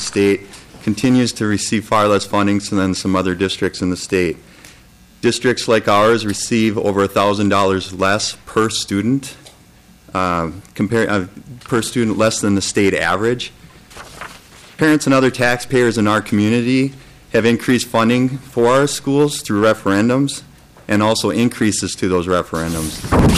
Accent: Albertville, Minnesota, United States; I'm from Albertville, and I'm a parent in the school district.

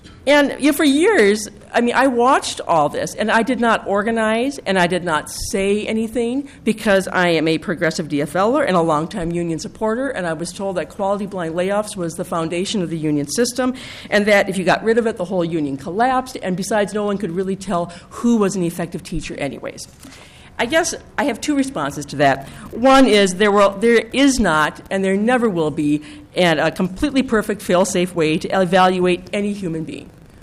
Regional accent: Minneapolis, Minnesota, United States; I am from Minneapolis, and I have spent the last 17 years as a Minneapolis public school parent.

